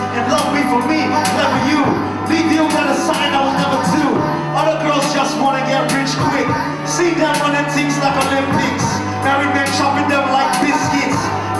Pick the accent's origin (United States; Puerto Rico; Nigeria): Nigeria; I was like, yo, I'm from Nigeria